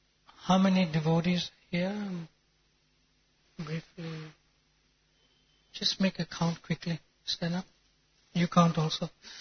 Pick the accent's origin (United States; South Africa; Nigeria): South Africa; Durban, KwaZulu-Natal; I come from Durban, South Africa. But I've been traveling extensively for the last 15 years.